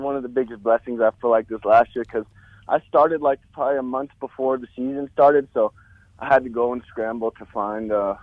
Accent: Greeley, Colorado, United States; I'm 23 years old, born and raised in Greeley, Colorado.

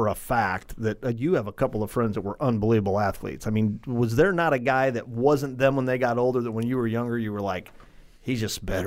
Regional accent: Madison, United States; Okay, you guys, I grew up in Madison.

